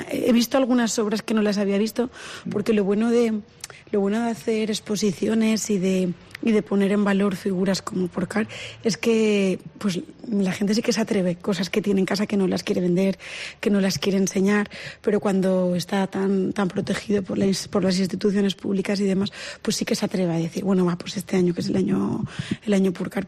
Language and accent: Spanish; Castellón de la Plana, Valencian Community, Spain; a mí Castellón, a mí la terreta me tire, soy más de Castellón que el Fadrí